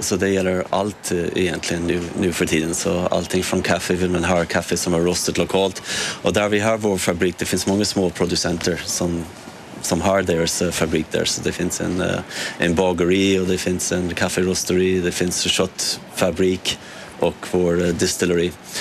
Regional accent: Cork, Munster, Ireland; Swedish is a second language; now in Finland; Så jag kom från Cork i södra Irland där vi gör det mest whisky på Irland. Så man var uppväxt med fat runt omkring och det var en del av kulturen kan man säga.

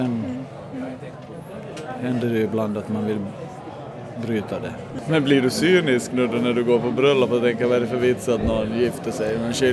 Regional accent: Ostrobothnia, Finland; men vi är ju både från Österbotten och där var det ju sådär att man skulle gifta sig.

